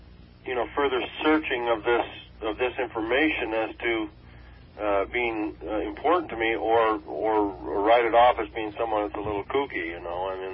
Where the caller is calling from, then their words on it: Santa Monica, California, United States; Santa Monica.